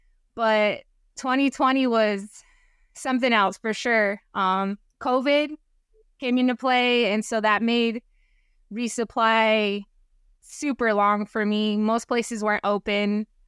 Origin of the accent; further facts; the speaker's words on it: Washington, United States; originally, I chose to go southbound because I like to kind of go against the grain. But then also, I'm from Washington, and my family lives in Washington.